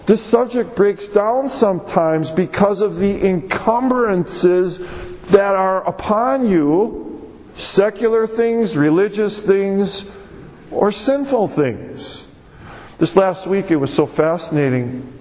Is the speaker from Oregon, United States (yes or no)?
no; Milwaukee, Wisconsin, United States; Back that we grew up in Milwaukee, and they were in the news